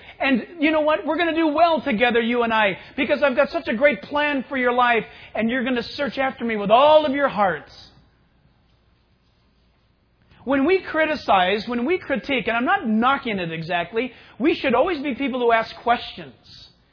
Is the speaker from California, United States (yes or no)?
yes; California, United States; I'm from California. And every officer I spoke to said, California, what are you doing here?